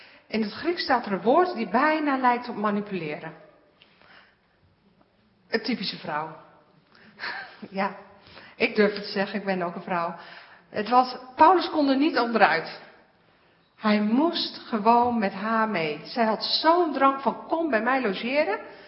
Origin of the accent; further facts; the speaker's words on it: Godlinze, Groningen, Netherlands; ik ben geboren in Godlinze, hier niet zo ver vandaan. Mijn ouders zitten hier